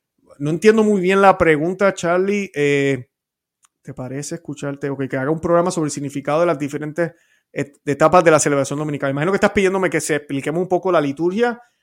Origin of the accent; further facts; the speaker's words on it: Puebla, Mexico; Sé que yo soy de Puebla, ignorancia pura.